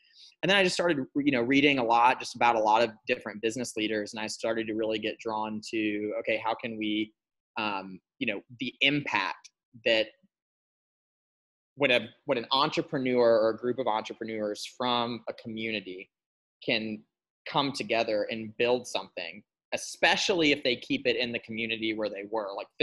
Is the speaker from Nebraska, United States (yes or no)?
yes; Nebraska, United States; growing up in Nebraska and not having this super traditional background